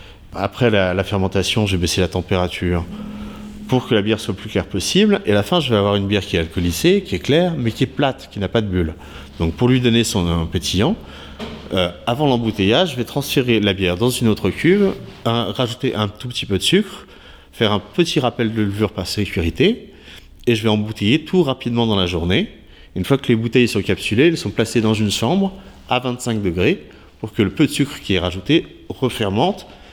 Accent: Troyes, Grand Est, France; now in Lozère, France; Je viens de Troyes, en fait, dans la région Champagne. Je suis arrivé en Lozère un peu par hasard.

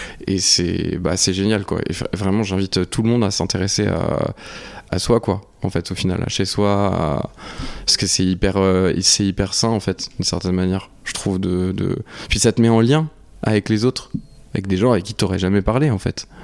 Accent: Pays de la Loire, France; Moi, je viens de la Sarthe, et les Sartois et les Manceaux, c'est un peu des personnes qui sont fiers d'où elles ils viennent

